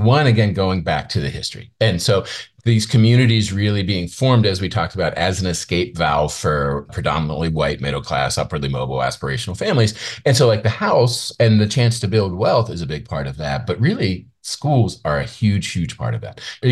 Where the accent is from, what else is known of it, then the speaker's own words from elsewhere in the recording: Penn Hills, Pennsylvania, United States; So like when I talk about growing up in Penn Hills, like I was a disruptive kid too.